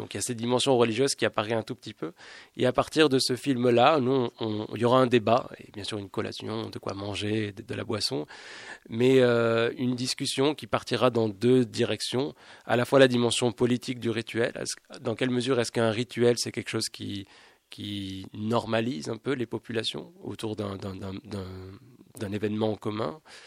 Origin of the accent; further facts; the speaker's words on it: Grenoble, Auvergne-Rhône-Alpes, France; c'est ah ben, la montagne, parce que je suis grenoblois, mais je suis toujours dans la montagne